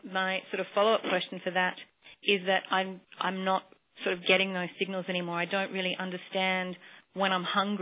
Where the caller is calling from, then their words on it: Canberra, Australian Capital Territory, Australia; I'm from Canberra.